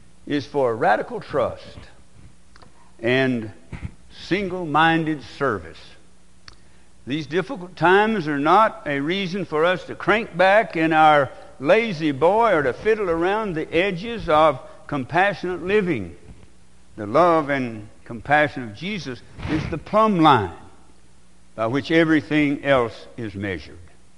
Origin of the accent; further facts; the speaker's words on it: Arkansas, United States; In my hometown, little town in Arkansas, about 450 people at least when I grew up, there's four or five churches where I'm not welcome at the Lord's table.